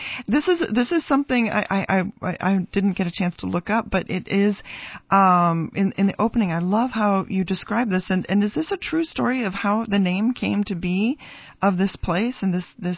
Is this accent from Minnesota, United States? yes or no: yes; Minnesota, United States; And so being a Minnesotan, it does make me wonder